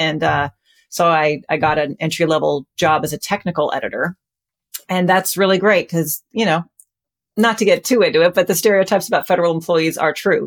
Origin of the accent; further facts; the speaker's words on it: Kansas, United States; And then when I moved back to my home state of Kansas